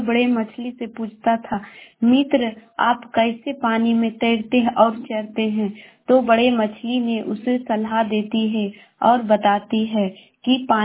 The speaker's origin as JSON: {"language": "Hindi", "region": "Bihar", "country": "India"}